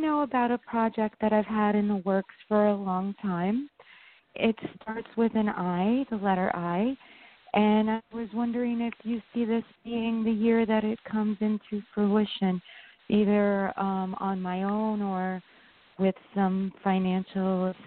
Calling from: New York, United States; Hello, yes, I'm calling from New York.

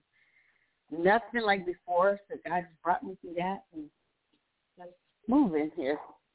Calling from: California, United States; Hi, Sister Sean. … from California.

